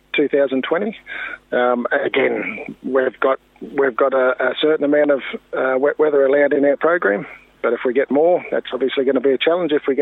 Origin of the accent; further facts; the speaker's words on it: Australia; now in New Zealand; Unfortunately, I'm Australian, so don't hold that against me.